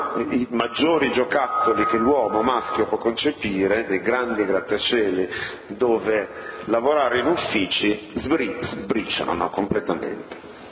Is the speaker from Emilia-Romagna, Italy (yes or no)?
no; Genoa, Liguria, Italy; Personalmente io sono genovese, devo dire la verità